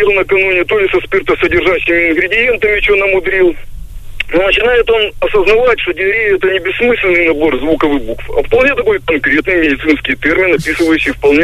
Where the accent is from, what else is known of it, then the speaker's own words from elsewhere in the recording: Kyiv, Ukraine; Да, я из Киева